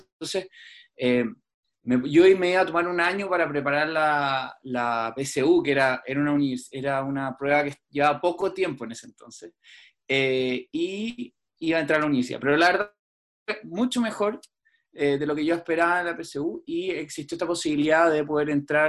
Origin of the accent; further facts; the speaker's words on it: Talagante, Santiago Metropolitan Region, Chile; todo para mí era bastante novedoso porque yo soy de Talagante